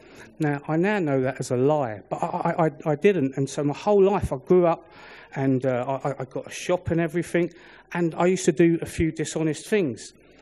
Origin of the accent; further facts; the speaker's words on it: London, United Kingdom; I grew up in the East End, you probably can realise my accent.